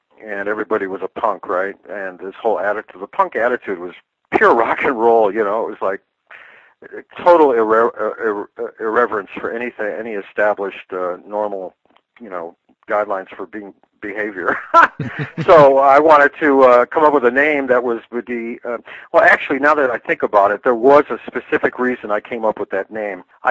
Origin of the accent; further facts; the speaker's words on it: Detroit, Michigan, United States; Well, I grew up in Detroit, and I grew up in the 60s.